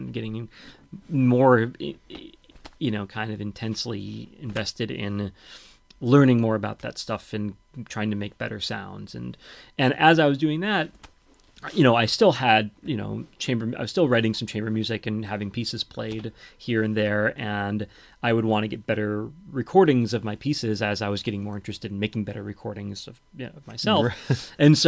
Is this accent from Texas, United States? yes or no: yes; Texas, United States; I was a guitarist, and I grew up playing like rock and roll and blues, and I grew up in Texas, and so I was, you know, very into the kind of classic rock Texas blues kind of thing